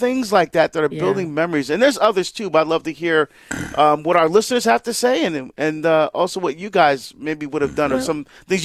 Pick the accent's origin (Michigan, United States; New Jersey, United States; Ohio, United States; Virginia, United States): New Jersey, United States; Now, I'm from Jersey, right? We don't plant trees, you know?